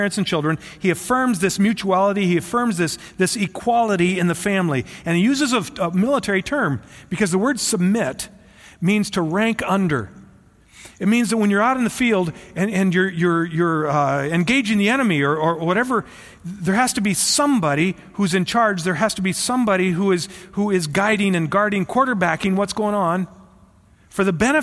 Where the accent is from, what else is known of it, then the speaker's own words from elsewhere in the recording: Iowa, United States; I'm not from the South, unless you call Iowa South, but I love the word y'all.